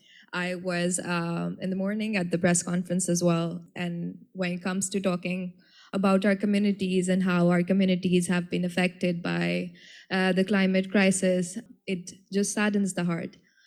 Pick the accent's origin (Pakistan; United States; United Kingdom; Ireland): Pakistan; and I'm from Pakistan.